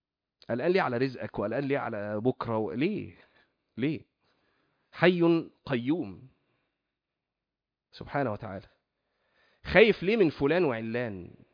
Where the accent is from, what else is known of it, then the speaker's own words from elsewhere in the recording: Shubra, Cairo Governorate, Egypt; انا اصلا من شبرا، فقضيت طفولتي كلها في شبرا يعني حياتي كلها في شبرا لغايه ما اتخرجت واشتغلت وانا في شبرا.